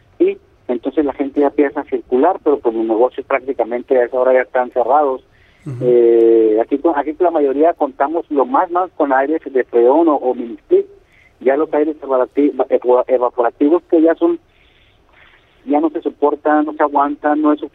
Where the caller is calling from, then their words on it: Ojinaga, Chihuahua, Mexico; Somos la frontera de Chihuahua, Ojinaga, Chihuahua